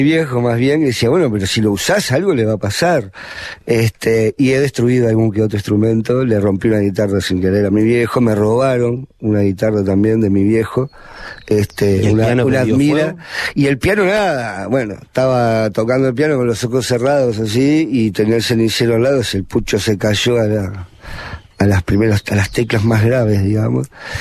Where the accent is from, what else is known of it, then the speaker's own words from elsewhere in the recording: Montevideo, Uruguay; y de ahí mis viejos vivieron en el Prado. Pero no recuerdo, porque creo que estuve, no sé, 7-8 meses.